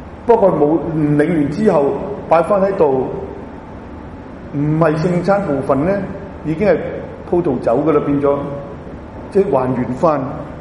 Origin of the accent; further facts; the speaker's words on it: China; 我大聲叫一聲，我話從中國嚟嘅咁啊